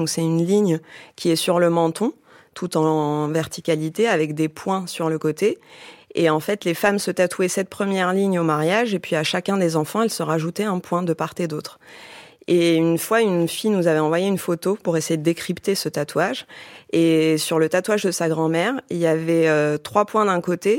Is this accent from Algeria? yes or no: yes; Algeria; Moi, je suis d'origine algérienne. J'ai grandi en Algérie